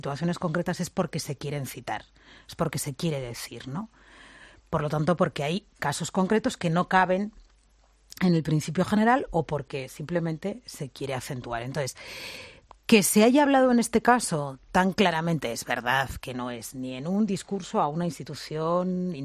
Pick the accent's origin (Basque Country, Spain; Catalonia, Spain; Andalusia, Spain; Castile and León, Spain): Catalonia, Spain; Como cristiana, como miembro de una iglesia que es universal y como catalana, además.